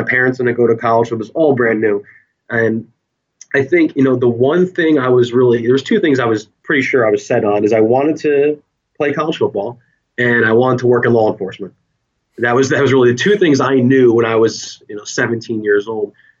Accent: New Jersey, United States; I'm from the Shore area, New Jersey.

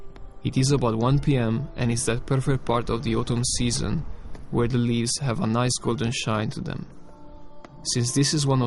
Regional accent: Italy; I come from Italia

